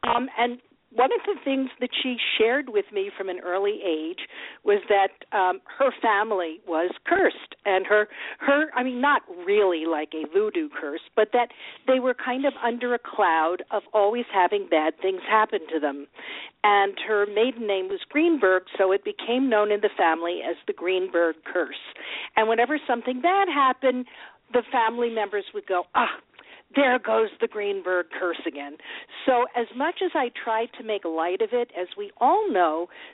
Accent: Dallas, Texas, United States; I'm an only child, and I was raised down south in Dallas.

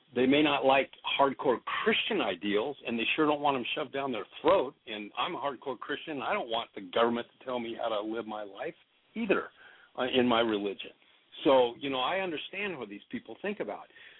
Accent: Alaska, United States; Because I'm from Alaska, or like I said, was half my life in Alaska, and what they did to her in that state of Alaska, that where she finally resigned, and I mean I lived right there in Juneau, in the state capital, for half my life.

